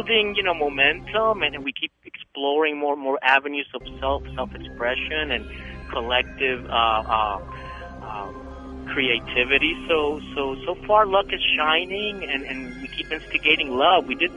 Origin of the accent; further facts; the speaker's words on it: Costa Rica; Well, I am from Costa Rica, from the land of Pura Vida.